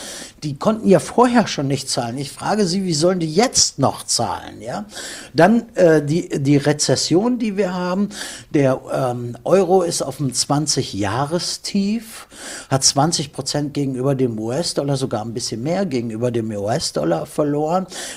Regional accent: Germany; Also ich bin Deutscher, in Deutschland geboren

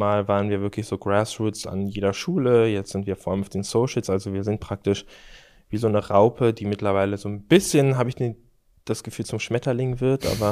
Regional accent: Schleswig-Holstein, Germany; aus Schleswig-Holstein. Das ist ja aus meiner Perspektive eher Süddeutschland.

